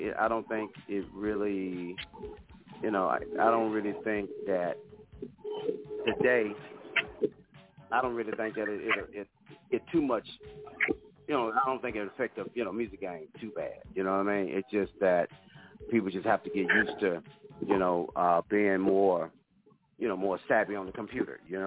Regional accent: Dallas, Texas, United States; I'm from Dallas, Texas.

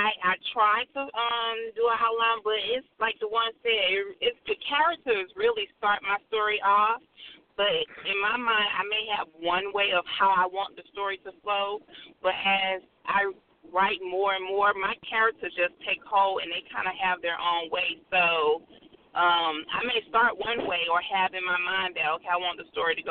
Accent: Atlanta, Georgia, United States; I'm from Atlanta, so I just was like, okay, everything happened in Atlanta. Hot Atlanta.

